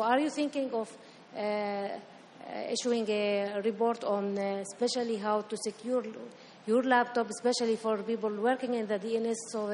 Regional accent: Jordan; I am from Jordan, from the CCTLD in Jordan.jo.

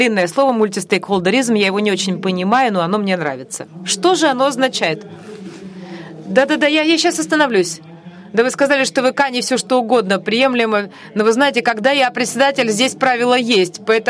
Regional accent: Sydney, New South Wales, Australia; now in Mogadishu, Somalia; Я вырос в Сиднее, в Австралии. Сейчас я живу в Могадишу

